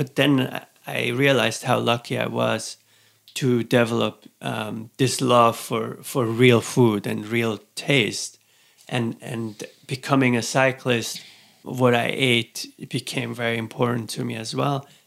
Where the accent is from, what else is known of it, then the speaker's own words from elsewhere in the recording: Zurich, Switzerland; I grew up in Zurich. I grew up with hippie parents.